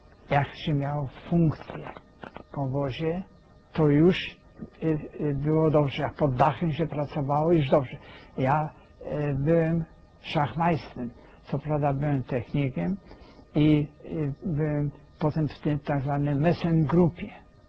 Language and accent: Polish; Poznań, Greater Poland Voivodeship, Poland; also born or lived in Berlin, Germany; poza tym znam niemiecki. Ja urodziłem się w Berlinie. ale co prawda 3 dni tam tylko żeśmy byli, bo już potem Polska powstała, 1919 rok i do Poznania.